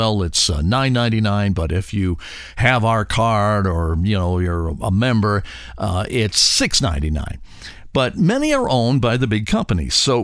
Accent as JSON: {"language": "English", "town": "Cleveland", "region": "Ohio", "country": "United States", "said": "And I go, we're from Cleveland, too."}